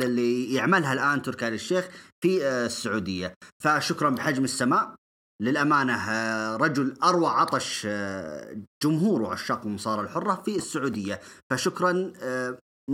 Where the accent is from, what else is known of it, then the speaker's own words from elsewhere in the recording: Saudi Arabia; احنا السعودي كسعوديين فجرنا يعني الشاشات وصيحنا وهيصنا